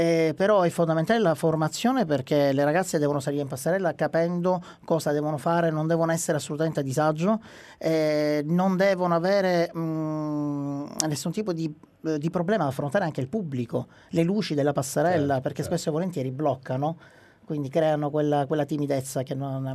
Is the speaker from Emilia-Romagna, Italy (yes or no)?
no; Sicily, Italy; io porto avanti alta la bandiera da siciliano, buon siciliano, quindi buona forchetta